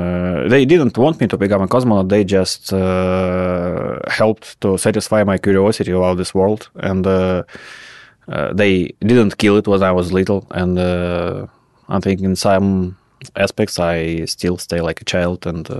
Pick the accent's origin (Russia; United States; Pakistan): Russia; Kyzyl, Tuva; born there; English is a second language; also born or lived in Krasnoyarsk; So when I was born in Kyzyl